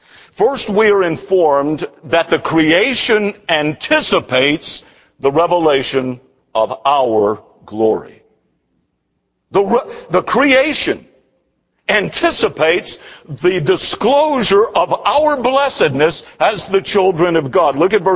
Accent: Winston-Salem, North Carolina, United States; It reminds me of a childhood experience of attending holiday parades in my hometown of Winston-Salem

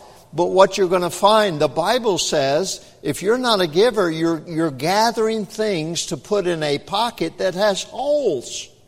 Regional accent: the South, United States; I grew up in the South, and every once in a while I pastored in Arkansas

